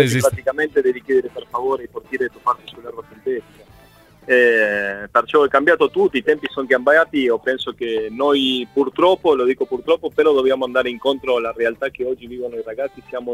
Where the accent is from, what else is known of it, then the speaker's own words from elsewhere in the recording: Argentina; ho avuto la possibilità di esordire nella categoria massima del mio paese.